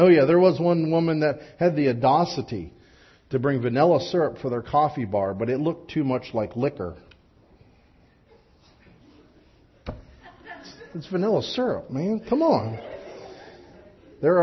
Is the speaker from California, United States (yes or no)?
no; Pennsylvania, United States; I'm from Juniata County. And Perry County is very similar.